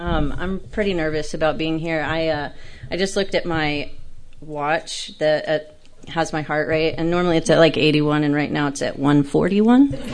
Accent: Corpus Christi, Texas, United States; I grew up in Corpus Christi, and I came from a really, really large family.

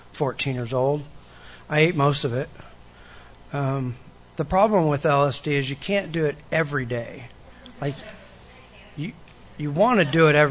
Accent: Austin, Texas, United States; I grew up in Austin. To a very religious household. We moved around a lot.

